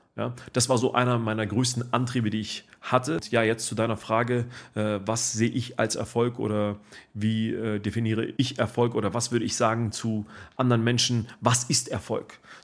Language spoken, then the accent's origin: German; Berlin, Germany; ich bin aus dem arabischen Raum, meine Eltern sind 1996 nach Deutschland gezogen sozusagen und da war ich gerade 3 Jahre alt, da bin ich in Berlin aufgewachsen oder bin im Prinzip in Berlin eingereist, als ich 3 Jahre alt war mit meinen Eltern